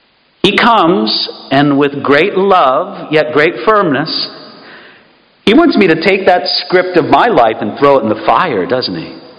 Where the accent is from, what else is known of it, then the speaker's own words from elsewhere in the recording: United States; Because as an American, I don't know if we invented that kind of evangelism, but I think we probably perfected it.